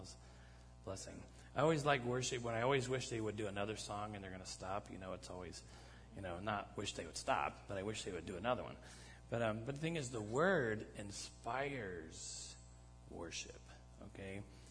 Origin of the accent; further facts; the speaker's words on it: Cleveland, Ohio, United States; Anybody here Warriors fans? See, I'm from Cleveland.